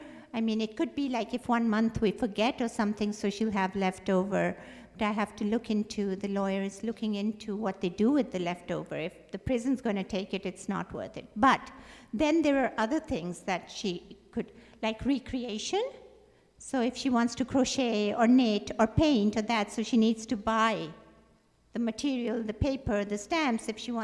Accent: Pakistan; coming from Pakistan is not easy.

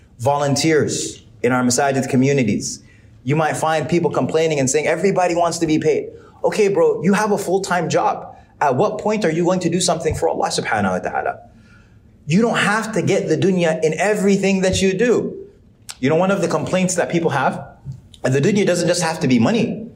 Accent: Sudan; And it came out of Sudan. And Sudan's my hometown. That's why I'm biased.

